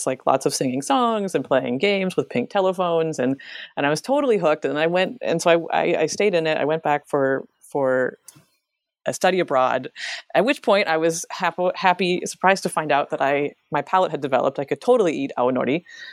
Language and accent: English; Seattle, Washington, United States; I was 18. And even though I'm from Seattle, I've got no excuse.